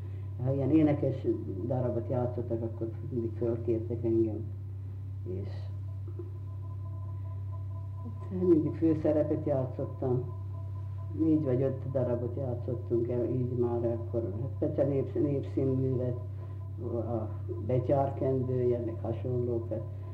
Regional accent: Šahy, Nitra Region, Slovakia; itt születtem Ipolyságon, sőt azt hiszem még a tizedik ősöm is

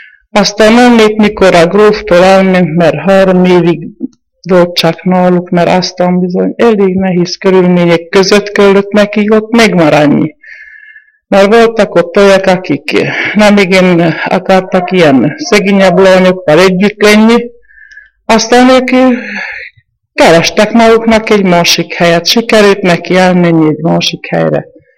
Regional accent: Ipolyszécsényke, Nógrád, Hungary; Születtem 1923. május 3-án Ipoly Széchenyikén. Ide jöttek az én szüleim, mint erdész volt a apám, anyám vele együtt, én aztán születtem nekik. És hát növekedtünk egy kis ideig

